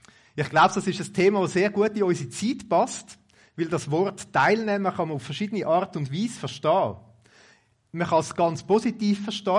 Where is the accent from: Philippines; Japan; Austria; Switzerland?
Switzerland; Wallisellen, Zurich; Ich bin aufgewachsen in Wallisellen, ist auch ganz in der Nähe.